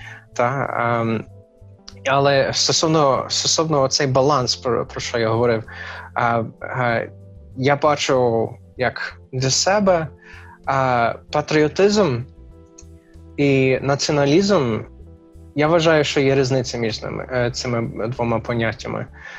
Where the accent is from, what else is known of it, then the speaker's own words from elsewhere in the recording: Texas, United States; Ukrainian is a second language; Як ти сказав, я американець, американці набагато більш як політично активні, ніж, ну, ніж те, що я тут бачив, як пострадянський контекст. Та? Ще є техасець, що ми патріоти із патріотів